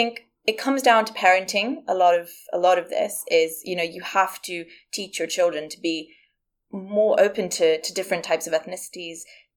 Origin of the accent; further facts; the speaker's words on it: India; And I was like, oh, I'm Indian. I don't really need sun cream because the melanin protects me.